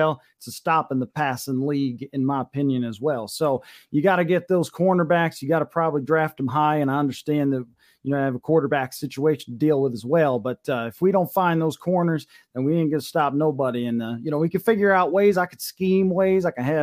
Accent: Texas, United States; Well, I tell you, I come from Texas, and, you know, I tell you, you guys got great facilities up here.

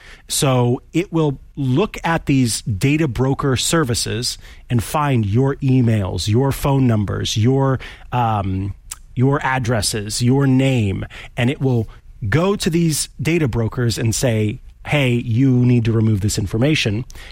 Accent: California, United States; As a Californian, I'm able to do that.

